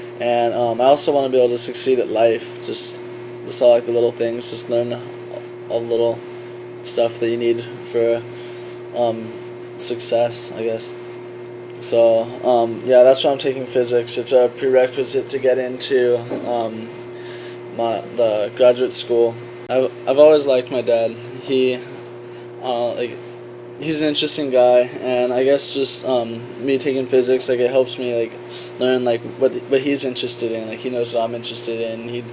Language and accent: English; San Diego, California, United States; I'm from San Diego. I was born and raised here.